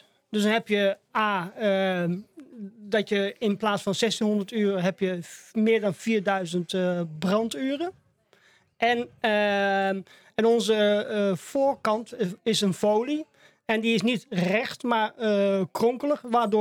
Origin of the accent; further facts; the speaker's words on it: Laren, Gelderland, Netherlands; also born or lived in Canada; Ik ben eigenlijk geboren in Laren, Gelderland. Mm-hmm. Dat is mijn hometown, zeg maar.